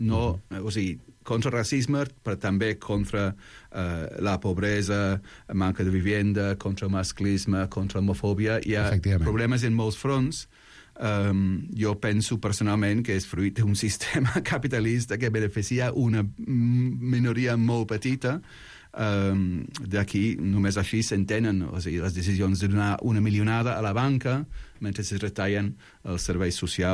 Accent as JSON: {"language": "Catalan", "region": "London", "country": "United Kingdom", "tie": "born or raised there", "said": "vaig créixer en Londres"}